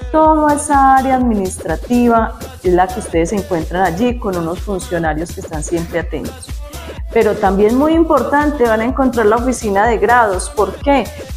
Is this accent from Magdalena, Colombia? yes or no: no; Antioquia, Colombia; Como buenos antioqueños que somos